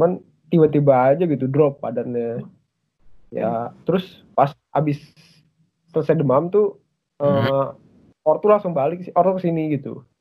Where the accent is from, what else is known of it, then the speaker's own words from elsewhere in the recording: Cikarang, West Java, Indonesia; Terus gedenya itu gua di Cikarang.